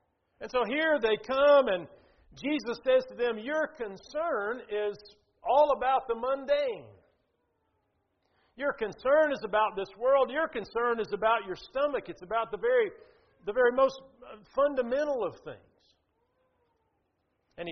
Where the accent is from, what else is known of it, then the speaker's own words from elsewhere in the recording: Atlanta, Georgia, United States; I grew up in Atlanta, Georgia. That's kind of where I spent my childhood. And my dad preached in downtown Atlanta, inner city work that we had there.